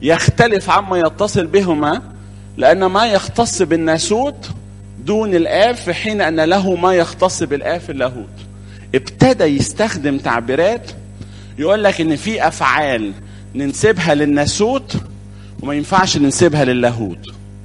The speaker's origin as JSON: {"language": "Arabic", "region": "Upper Egypt", "country": "Egypt", "said": "فوق عندنا في الصعيد على اساس ان الصعيد دماغهم ناشفة"}